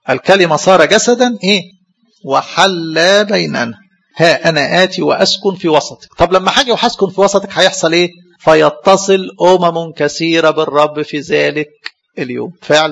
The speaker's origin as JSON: {"language": "Arabic", "country": "Egypt"}